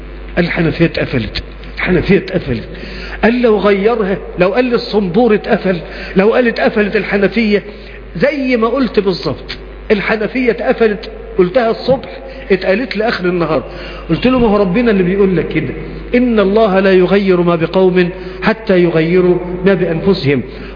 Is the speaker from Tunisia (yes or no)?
no; Mansoura, Dakahlia, Egypt; عندنا في المنصورة في قرية اسمها بعرصة